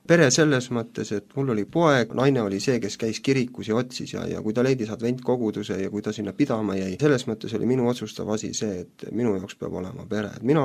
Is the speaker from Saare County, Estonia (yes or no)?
yes; Kuressaare, Saare County, Estonia; ma olen Kuressaarest.